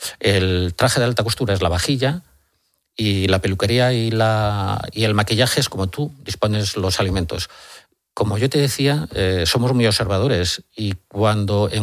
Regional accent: Guente, Galicia, Spain; yo soy de Galicia, de una aldea que se llama Guente, al lado de Negreiro, un pueblecito al lado de Santiago.

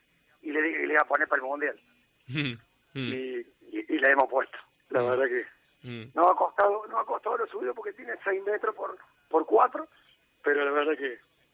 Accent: Argentina; now in Cádiz, Spain; Yo soy de los dos lados, igual ya no soy más argentino que... Yo muero por Cádiz y vivo hace muchos años aquí

